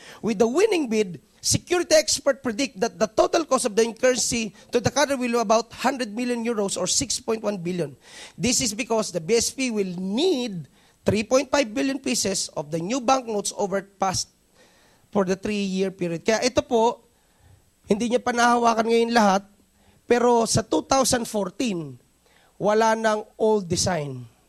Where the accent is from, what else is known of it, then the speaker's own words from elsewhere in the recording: Angono, Calabarzon, Philippines; dahil ako ay taga Rizal Province, ang angono binangon ng petroglyphs